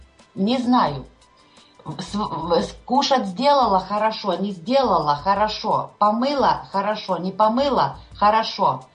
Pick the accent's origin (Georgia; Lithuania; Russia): Lithuania; now in Ireland; Мы с мужем, с семьей сейчас живем в Ирландии. Мы сами из Литвы.